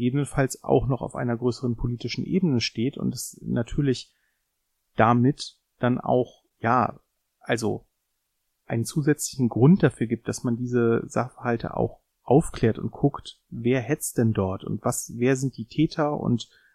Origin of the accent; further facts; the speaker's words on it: Göttingen, Lower Saxony, Germany; mein Heimatort Göttingen